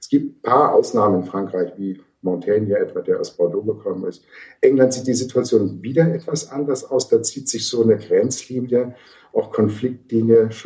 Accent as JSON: {"language": "German", "region": "Berlin", "country": "Germany", "tie": "born there", "said": "weil ich irgendwie ursprünglich in Berlin bin, ja, geborener Berliner, auch wenn man es mir nicht anhört."}